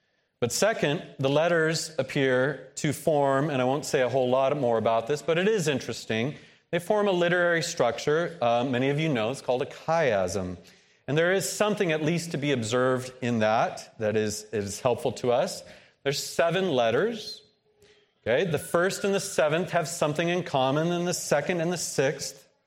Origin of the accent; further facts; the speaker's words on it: United States; As American evangelicals, we tend to measure our success by our own numbers.